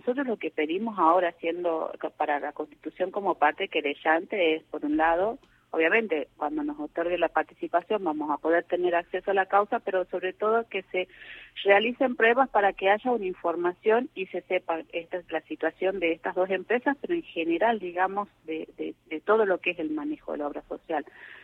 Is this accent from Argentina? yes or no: yes; Tucumán, Argentina; yo soy tucumana.